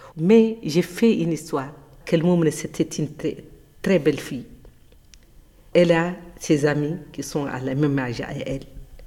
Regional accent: Mauritania; Je suis mauritanienne seulement. Je suis mauritanienne pour les Halpola, pour les Sononki, pour toutes les tribus, pour toute la Mauritanie. Je suis descendue d'une famille griotte

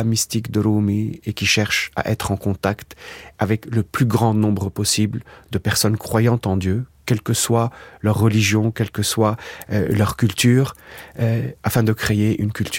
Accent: Lebanon; qui n'est pas sans me rappeler mon pays natal, le Liban, avec les montagnes qui entourent cette ville.

